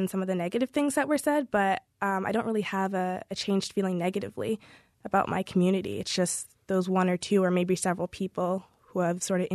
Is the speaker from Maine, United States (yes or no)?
yes; Maine, United States; So I'm from Maine, and I've lived here my entire life.